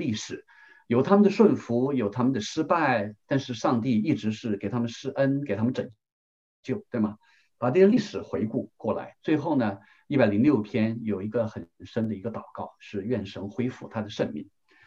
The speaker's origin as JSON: {"language": "Chinese", "country": "China", "said": "我们中国人实际上也有这样的智慧。我们中国人也不断在总结这样的智慧"}